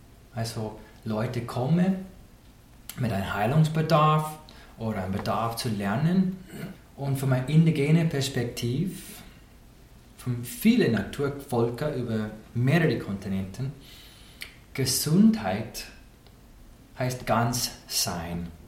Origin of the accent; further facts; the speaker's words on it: Oklahoma, United States; German is a second language; now in Austria; Ich komme aus Oklahoma, in den USA, im Süden, da wo es warm ist, im Vergleich zu den Bergen in Österreich. Und ich bin aufgewachsen in zwei Welten gleichzeitig. Das eine ist das westliche Cowboy-Kultur, mit meinen Cowboy-Stiefeln und Sonntags-Cowboy-Hut.